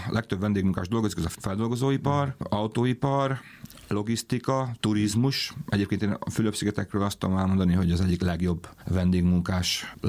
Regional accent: Békés, Hungary; Én Békés megyei vagyok

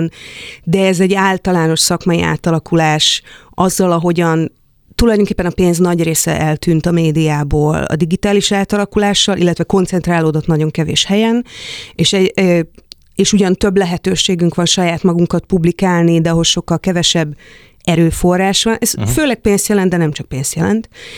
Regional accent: Nyíregyháza, Szabolcs-Szatmár-Bereg, Hungary; Nyíregyházán nőttem föl

